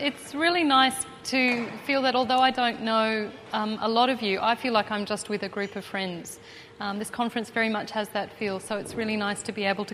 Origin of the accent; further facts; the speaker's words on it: Yarralumla, Australian Capital Territory, Australia; The home of our growing up in Yarralumla was planted with an orchard and huge vegetable garden.